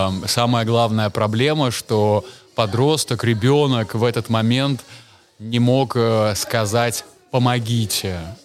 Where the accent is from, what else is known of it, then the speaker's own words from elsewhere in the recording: Narva, Ida-Viru County, Estonia; как я вырос в Нарве, как я закончил школу